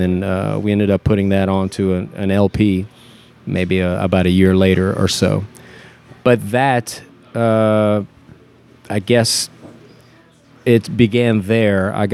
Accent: Lafayette, Louisiana, United States; Well, growing up in Lafayette, I mean, we heard all the New Orleans music as well.

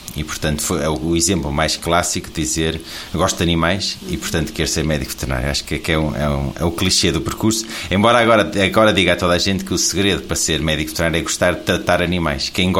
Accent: Matosinhos, Porto, Portugal; não preciso de sair da cidade onde cresci, eu sou de Matosinhos, mas era só aqui ao lado

